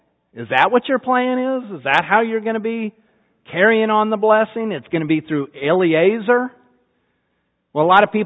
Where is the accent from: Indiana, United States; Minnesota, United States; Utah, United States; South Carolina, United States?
Utah, United States; Salt Lake City; moved away; I mean, I grew up in Utah, Salt Lake. I've been gone from Utah 35 years.